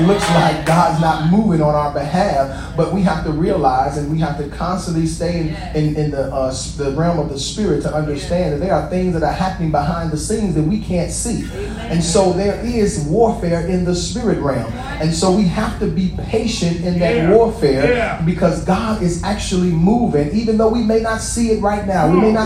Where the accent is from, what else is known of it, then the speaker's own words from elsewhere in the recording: Inglewood, California, United States; I grew up in Inglewood.